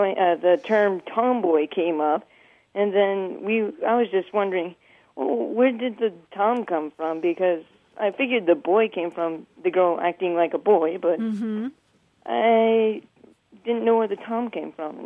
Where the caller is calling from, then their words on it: Austin, Texas, United States; I'm calling from Austin, Texas.